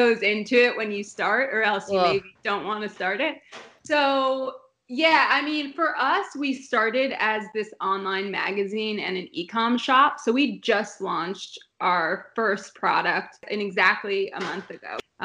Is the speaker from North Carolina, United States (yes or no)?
no; New Jersey, United States; moved away as an adult; now in Los Angeles, United States; So I grew up in Jersey. Weed was like always around me.